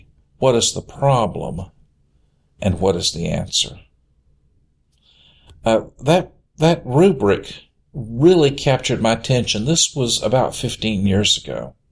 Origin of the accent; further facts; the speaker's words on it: Memphis, Tennessee, United States; born there; I was born in Memphis, Tennessee.